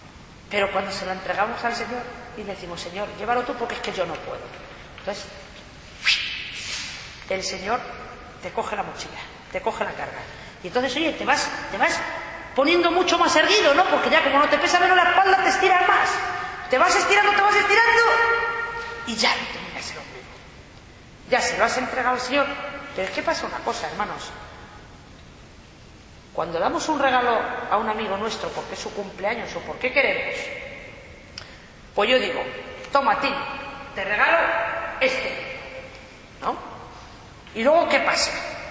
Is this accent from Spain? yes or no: yes; Ávila, Castile and León, Spain; yo soy de Ávila, la Sierra de Gredos